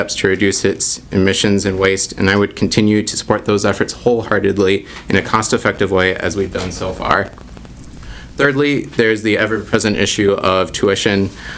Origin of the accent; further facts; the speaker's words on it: Lake City, Minnesota, United States; I grew up in Lake City, Minnesota, on a farm, which is, and it's in the southeastern corner of the 2nd Congressional District, for those of you familiar with the area.